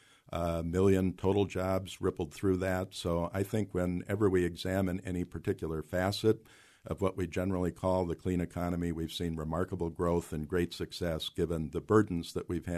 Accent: Minnesota, United States; In my home state of Minnesota, for instance, its growth in jobs in that sector has been twice

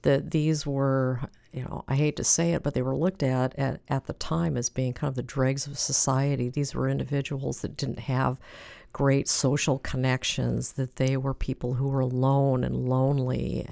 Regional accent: Iowa, United States; the same type of building that my father chose for us to stay in when we would go from Iowa to the Chinese restaurants that were in Minneapolis, Rochester, and Chicago.

